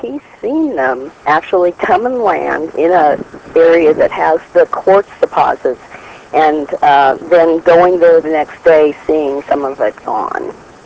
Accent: Montana, United States; Well, I'm from Montana.

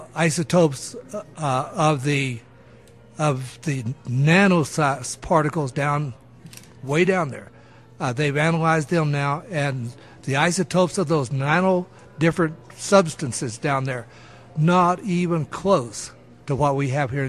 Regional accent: Corona, New Mexico, United States; Corona is my hometown. I was born and raised there.

